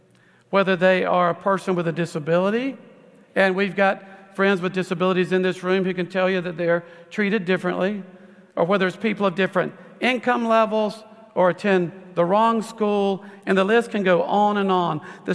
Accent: Lumberton, North Carolina, United States; I grew up in Robeson County, North Carolina. Now it's one of the poorest counties in the United States.

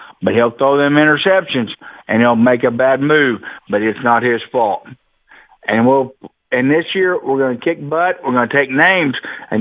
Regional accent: Illinois, United States; I'm still a Packers fan. I grew up in Southern Illinois. When I was young, I live in Tennessee.

